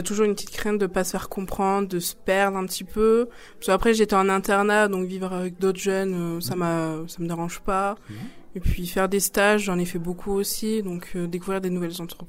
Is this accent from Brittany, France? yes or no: no; Decazeville, Occitanie, France; j'ai 19 ans et je viens de Decazeville.